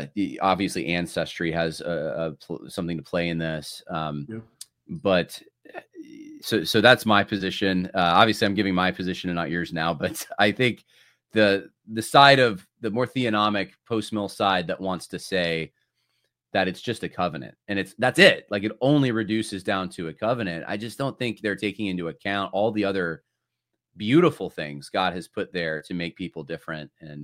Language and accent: English; New York, United States; I'm probably more Californian than anything else, even though I was raised in New York because of my parents